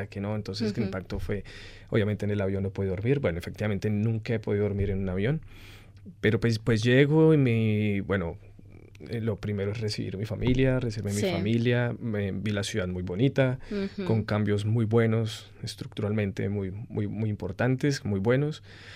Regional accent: Colombia; moved away; siempre he querido mi tierra, me ha gustado mucho mi tierra, pero acá la extraño más, la añoro más.

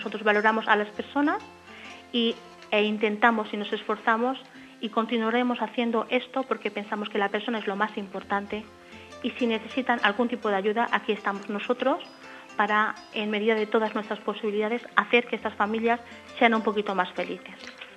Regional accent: Valencian Community, Spain; yo soy valenciana, soy española y estoy desempleada.

